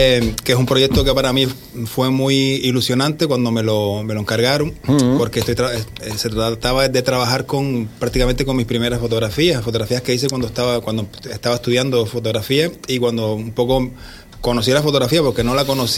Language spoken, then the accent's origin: Spanish; Gran Tarajal, Canary Islands, Spain; sobre todo en el municipio de Tuineje, que yo soy de Gran Tarajal